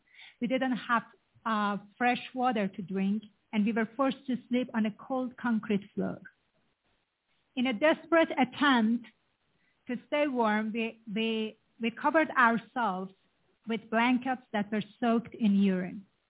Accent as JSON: {"language": "English", "country": "Iran", "tie": "born or raised there", "second_language": "English", "said": "I grew up in Iran"}